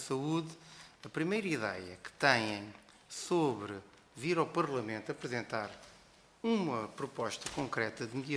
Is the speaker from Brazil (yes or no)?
no; Portugal